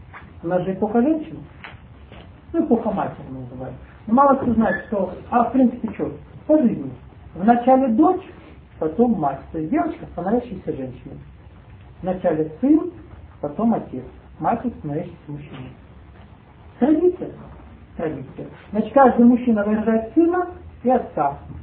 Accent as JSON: {"language": "Russian", "region": "Kabardino-Balkaria", "country": "Russia", "tie": "born or raised there", "also_born_or_lived": "Siberia", "said": "Я долго жил в мусульманской республике, в школу заканчивал, в Кабардино-Балкарии, мальчик. Я родился в Сибири там."}